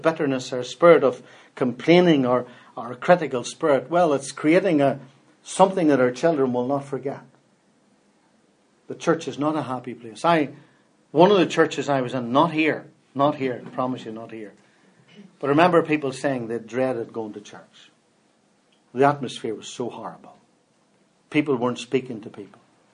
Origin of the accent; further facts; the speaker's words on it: Cork, Munster, Ireland; But I'm from Coke